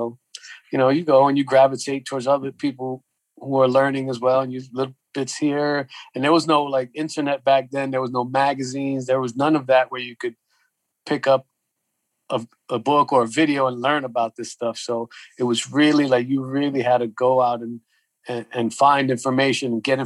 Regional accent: New York City, New York, United States; You know, I grew up here in New York City.

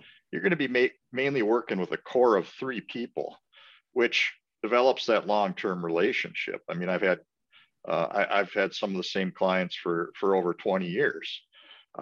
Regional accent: New Prague, Minnesota, United States; Yeah, so I was born and raised in New Prague, Minnesota. So I'm a local kid.

